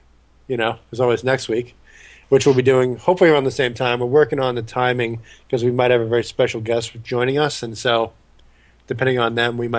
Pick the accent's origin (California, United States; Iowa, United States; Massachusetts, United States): Massachusetts, United States; North Attleboro; I'm like, dude, I'm from North Attleboro.